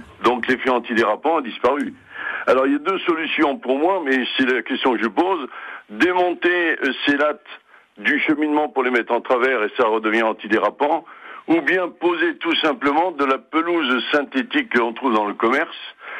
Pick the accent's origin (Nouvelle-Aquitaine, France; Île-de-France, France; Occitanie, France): Occitanie, France; Lunel; Je suis de Lunel.